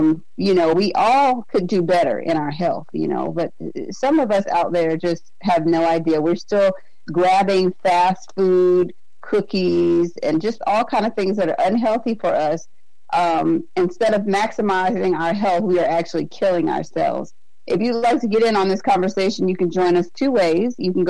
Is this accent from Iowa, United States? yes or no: no; Alaska, United States; And that broke my heart because I'm actually from Alaska.